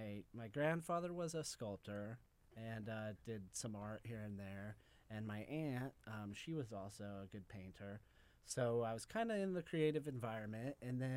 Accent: Colorado, United States; I almost signed up for the Denver Institute of Art because I'm originally from Colorado.

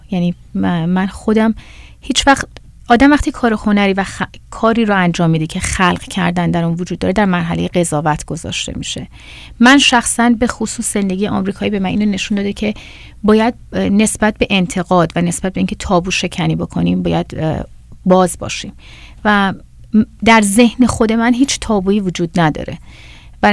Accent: Iran; برای من که در ایران دنیا آمدم و بزرگ شدم و اونجا رو تجربه کردم

